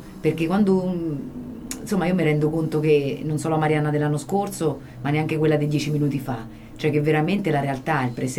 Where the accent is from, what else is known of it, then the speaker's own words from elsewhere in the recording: Norcia, Umbria, Italy; ho detto io sono di Norcia, perché la mia terra, non so, sono molto radicata nel mio territorio